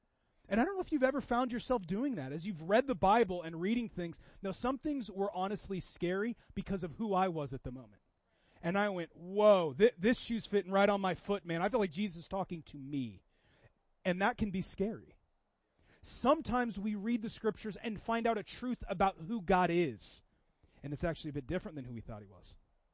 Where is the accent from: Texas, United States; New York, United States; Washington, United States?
Washington, United States; Seattle; I grew up in Seattle, not very religious at all.